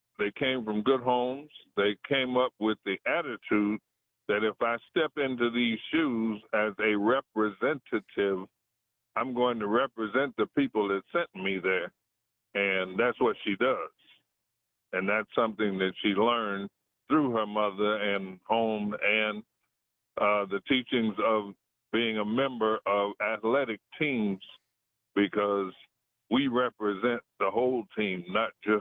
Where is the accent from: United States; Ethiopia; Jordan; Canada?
United States; Detroit, Michigan; I grew up in Motown.